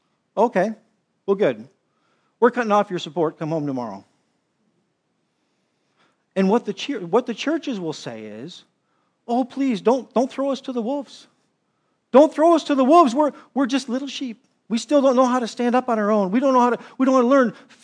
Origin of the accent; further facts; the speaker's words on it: Arizona, United States; and I was raised in Arizona, and all the turf wars they had with, you know, cows and sheep